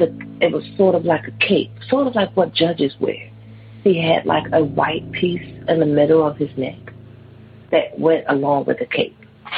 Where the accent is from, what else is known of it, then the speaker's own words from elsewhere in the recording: Washington, District of Columbia, United States; from Washington, D.C.